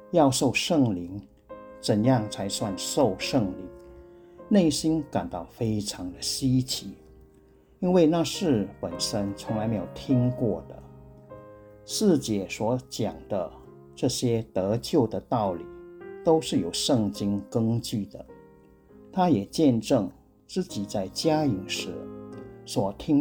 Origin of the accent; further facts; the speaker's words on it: Penang, Malaysia; ，自小是生长在一个基督教的家庭，祖父、父亲和我都是基督徒